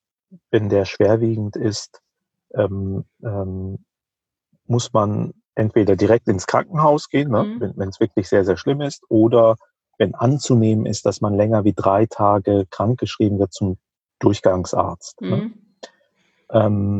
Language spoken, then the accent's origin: German; Rhineland-Palatinate, Germany